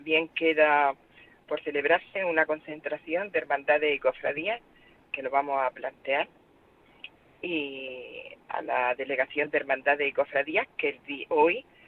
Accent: Lorca, Region of Murcia, Spain; O sea, yo soy lorquina y murciana.

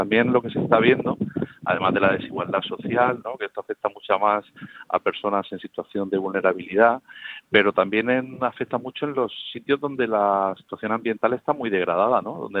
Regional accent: Region of Murcia, Spain; yo sabes que siempre vuelvo, pero soy murciano y lo llevo en el corazón

